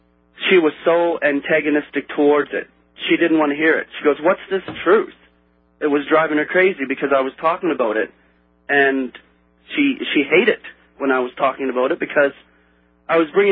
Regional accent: Calgary, Alberta, Canada; I'm from Calgary.

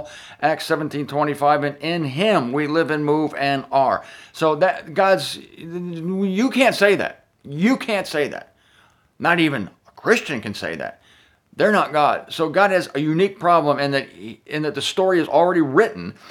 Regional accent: Canton, Ohio, United States; broadcasting from my hometown in Canton, Ohio, from a Red Roof Inn in North Canton specifically

